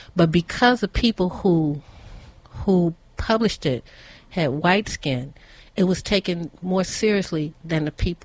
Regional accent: United States; But I was just so shocked because I'm from America.

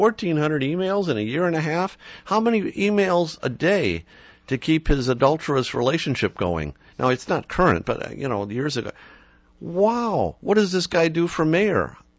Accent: Detroit, Michigan, United States; I'm white. If you can't tell by my voice, but I grew up in Detroit. It's my home.

